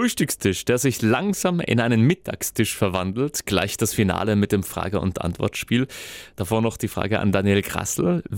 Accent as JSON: {"language": "German", "region": "Trentino-Alto Adige", "country": "Italy", "said": "Jetzt sind wir Südtiroler vor allem Feuer und Flamme für Skifahren beispielsweise."}